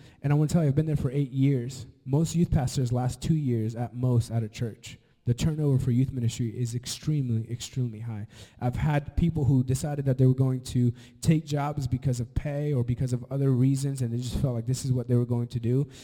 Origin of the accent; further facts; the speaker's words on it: Canada; born there; I'm Hispanic. I'm 100% Salvadorian. I was born in Canada in the freezing cold and the blizzards.